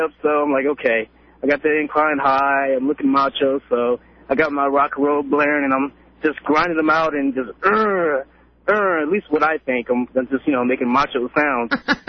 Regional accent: Fresno, California, United States; I'm from Fresno, California

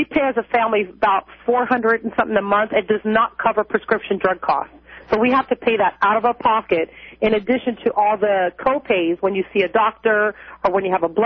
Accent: Canada; I'm Canadian.

